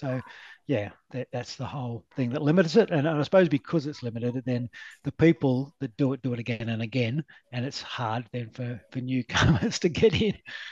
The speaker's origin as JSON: {"language": "English", "region": "New South Wales", "country": "Australia", "tie": "born or raised there", "said": "I just grew up as a normal kid, and you know, I grew up in Western New South Wales and places like that."}